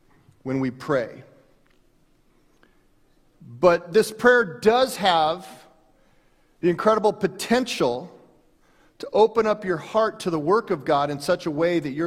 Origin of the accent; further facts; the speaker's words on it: Denver, Colorado, United States; and you know, we're from Denver.